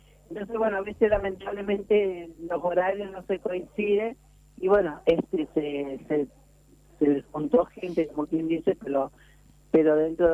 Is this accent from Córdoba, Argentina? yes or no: no; Paraná, Entre Ríos, Argentina; Yo soy del departamento de Paraná.